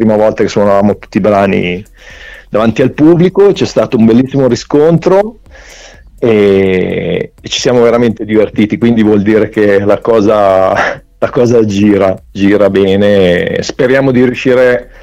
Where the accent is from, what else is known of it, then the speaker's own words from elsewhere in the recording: Como, Lombardy, Italy; noi siamo di Como